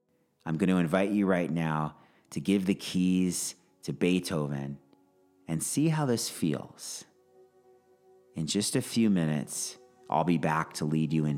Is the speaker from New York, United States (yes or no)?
no; Phoenix, Arizona, United States; Last night, a random Tuesday in my hometown of Phoenix